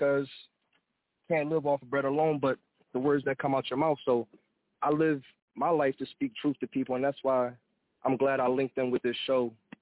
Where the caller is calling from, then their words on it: Philadelphia, Pennsylvania, United States; I'm calling from Power Hill, otherwise Philadelphia.